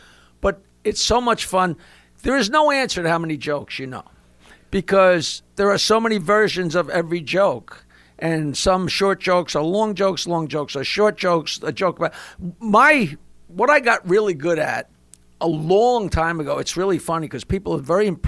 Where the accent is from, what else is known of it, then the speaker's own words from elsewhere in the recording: United States; I figured I grew up in America. You grew up in America.